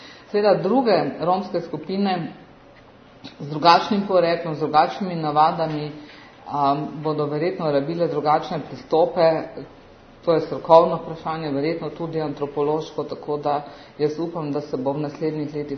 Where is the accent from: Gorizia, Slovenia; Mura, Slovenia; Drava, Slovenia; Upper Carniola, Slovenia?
Mura, Slovenia; Jaz sama prihajam iz Prekmurja